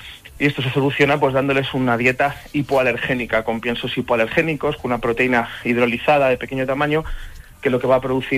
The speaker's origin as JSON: {"language": "Spanish", "country": "Panama", "tie": "born there"}